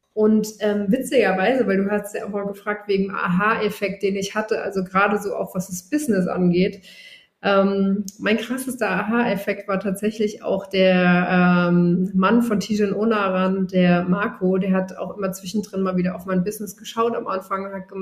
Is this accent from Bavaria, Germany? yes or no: no; Mainz, Rhineland-Palatinate, Germany; ich komme ja auch ursprünglich aus Mainz.